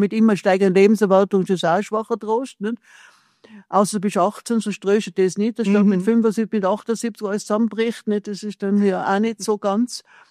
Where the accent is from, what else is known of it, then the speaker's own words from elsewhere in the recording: Tyrol, Austria; ich bin ja Tirolerin